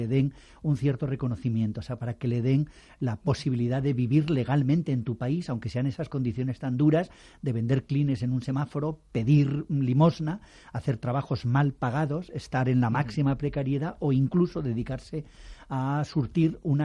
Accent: Spain; me he enterado, como español de buena fe

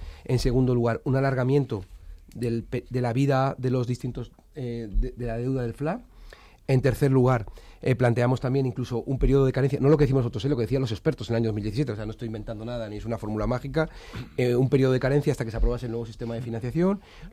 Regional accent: Community of Madrid, Spain; lo que debemos como madrileños, ahora pasaríamos a deberlo como

